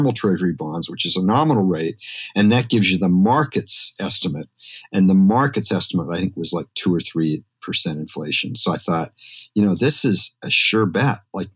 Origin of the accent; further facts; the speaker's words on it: Canada; I come from Canada. I grew up in Canada.